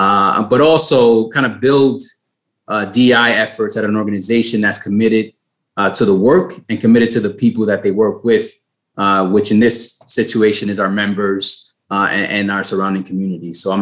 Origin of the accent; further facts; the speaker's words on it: Bronx, New York, United States; now in Poughkeepsie, United States; I'm originally from the Bronx as well, born and raised, and you know, family still living down there. I currently live up in Dutchess County in Poughkeepsie